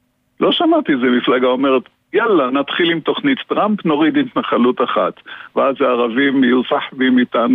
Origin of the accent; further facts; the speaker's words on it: Jerusalem, Jerusalem District, Israel; now in Ness Ziona, Israel; אני ירושלמי בגדלות נס ציונה